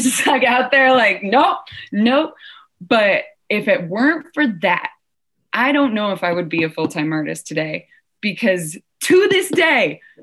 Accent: Louisville, Kentucky, United States; And I grew up in Louisville. So Louisville has like an art show in one of their whatever.

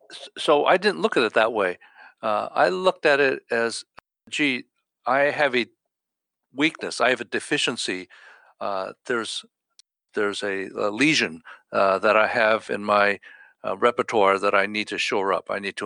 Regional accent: East Coast, United States; So I'm from the East Coast, where the Asian population is certainly less than on the West Coast.

